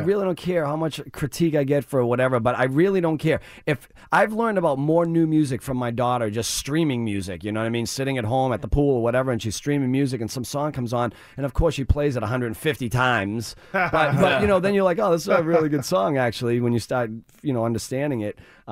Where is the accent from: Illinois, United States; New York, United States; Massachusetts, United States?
Massachusetts, United States; Lawrence; we grew up very poor in Lawrence, Massachusetts, but, you know, once in a while, my mom saved it up enough where she would try to take us to Bruins games regularly.